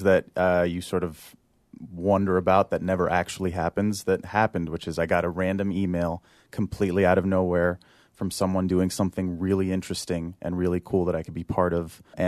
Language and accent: English; United States; born there; I am not an immigrant. I was born in the States.